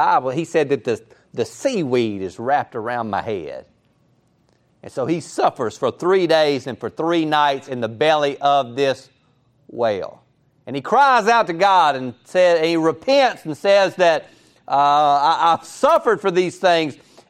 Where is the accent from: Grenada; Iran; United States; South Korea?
United States; the South; I tell them I'm from the South. We're not from the left coast, right, and all those things.